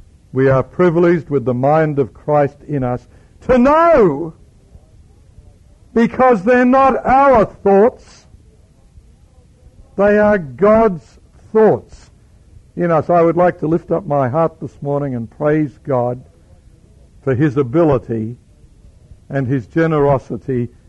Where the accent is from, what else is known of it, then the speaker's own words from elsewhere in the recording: Australia; I said, no, I confess I'm not. I'm an Australian.